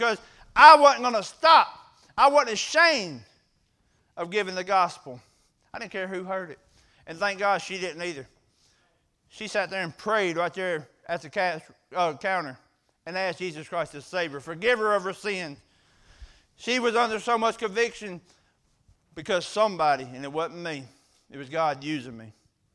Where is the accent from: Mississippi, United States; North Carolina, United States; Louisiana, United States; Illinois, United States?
Mississippi, United States; But she said, you're not from around here. I said, no, ma'am, I'm not. I'm from Mississippi.